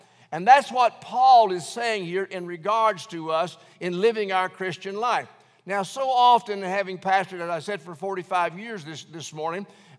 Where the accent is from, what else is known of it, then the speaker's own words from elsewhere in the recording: Alabama, United States; I was born in Alabama, and I grew up in Alabama.